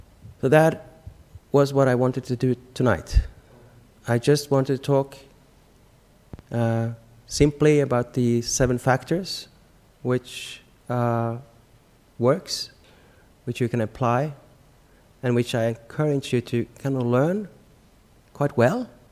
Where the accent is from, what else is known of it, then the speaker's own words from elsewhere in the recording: Norway; Oslo, where I'm from Norway, where I'm from.